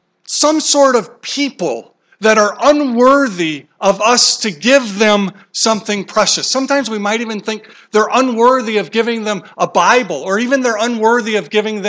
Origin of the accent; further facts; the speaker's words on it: Chicago, Illinois, United States; also born or lived in Taipei; I was born and raised in Chicago.